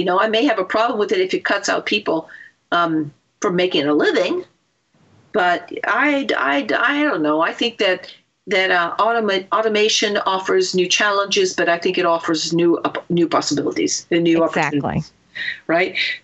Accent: Italy; when I was growing up in Italy, to call the United States, you had to call up the Italian operator

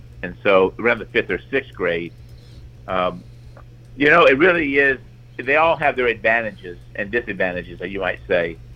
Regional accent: Dallas, Texas, United States; And, of course, I come from Dallas that has a huge fundraiser every year

